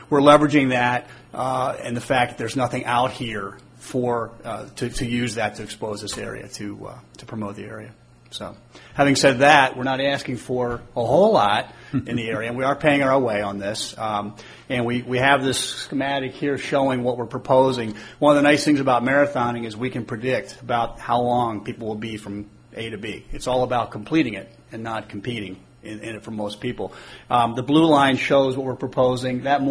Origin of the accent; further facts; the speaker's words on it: St. Charles, United States; from St. Charles.